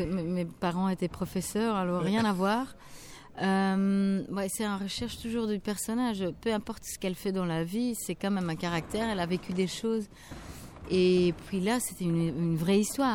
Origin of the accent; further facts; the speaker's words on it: Flanders, Belgium; Mais c'est nous, chez nous, en Flandre, ça n'a pas tellement existé ou pas tellement longtemps.